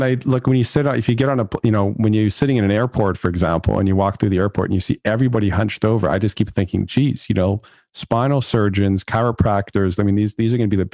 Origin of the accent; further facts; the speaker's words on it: Canada; So I went to go live with my grandparents who were up in, I'm Canadian. So they were up in Northern Alberta.